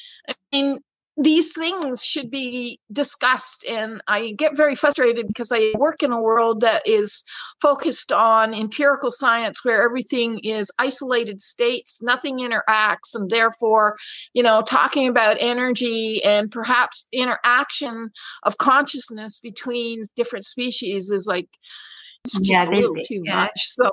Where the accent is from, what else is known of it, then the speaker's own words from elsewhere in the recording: Canada; So growing up in Canada, I had great opportunities out in the bush to ride bush horses.